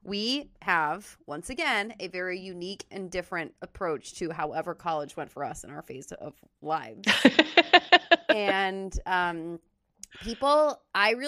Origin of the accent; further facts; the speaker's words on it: Minnesota, United States; At least we grew up in Minnesota, that's for sure.